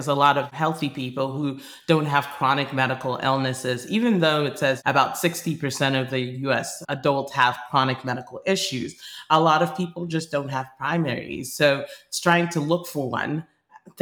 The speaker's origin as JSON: {"language": "English", "country": "Nigeria", "tie": "born or raised there", "said": "I grew up in Nigeria, and in Nigeria, we just didn't have as much access to, I guess, specialties and things like that."}